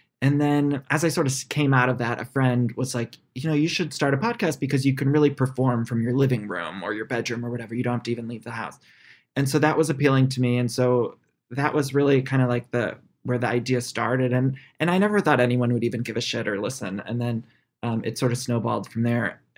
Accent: Ohio, United States; All right. I was Ohio. So.

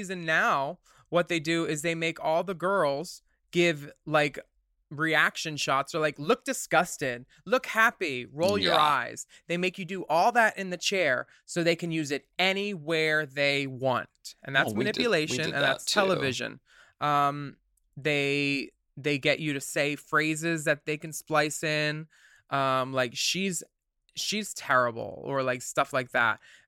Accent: Mexico City, Mexico; I'm from Mexico City, and I currently am positive with COVID-19.

